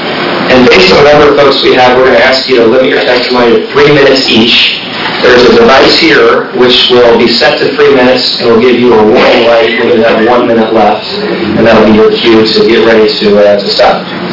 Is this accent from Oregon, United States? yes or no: yes; Lake Oswego, Oregon, United States; and I am from Lake Oswego, also represent part of Southwest Portland.